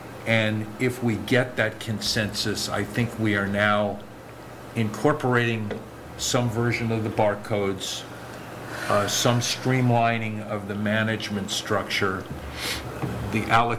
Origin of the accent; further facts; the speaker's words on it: New York City, New York, United States; moved away; I come from New York City, and my version of whether I am secure in my environment is probably different than some of the people that live here.